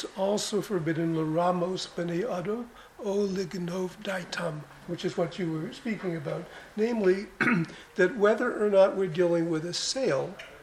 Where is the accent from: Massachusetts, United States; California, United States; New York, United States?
California, United States; I'll use American money because I'm from California, it's worth $100